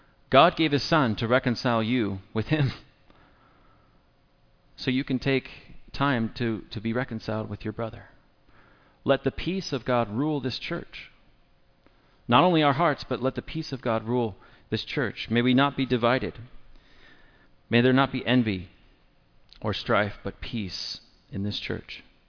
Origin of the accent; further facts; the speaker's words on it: California, United States; I know her because she's from, you know, my hometown in Central California.